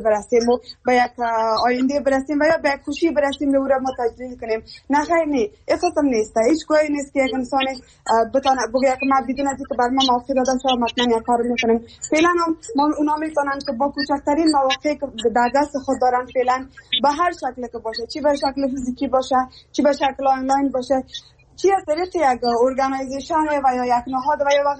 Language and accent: Persian; Afghanistan; همه ما یک افغان هستیم، از یک افغانستان هستیم